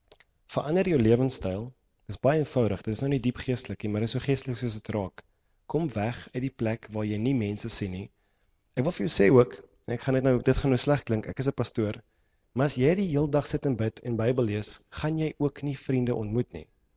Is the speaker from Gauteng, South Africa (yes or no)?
yes; Pretoria, Gauteng, South Africa; also born or lived in Johannesburg; now in Cape Town, South Africa; Nou die Kaap is 'n weird plek. Ek kom uit Pretoria uit en Johannesburg uit vir lang jare.